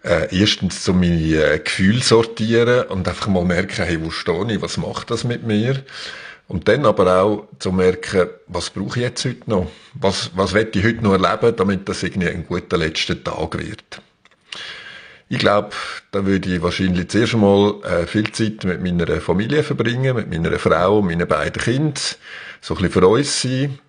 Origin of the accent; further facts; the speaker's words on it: Aargau, Switzerland; Ich könnte mir vorstellen, zum Beispiel auch in meinem Heimatdorf, im Kanton Aargau, dort gibt es vom Friedhof so einen schönen Blick auf einen Hügel rauf.